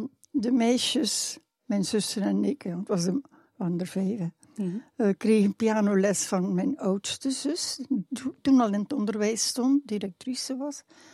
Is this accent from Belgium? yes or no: yes; Flanders, Belgium; ja, maar ik ben een Vlaming.